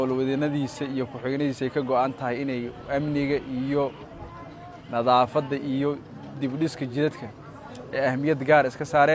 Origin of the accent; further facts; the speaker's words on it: Banadir, Somalia; Runtii xaafadan dabaqiinka ee ka tirsan degmada Dar es Salaam waa xaafadii aan ku soo barbaaray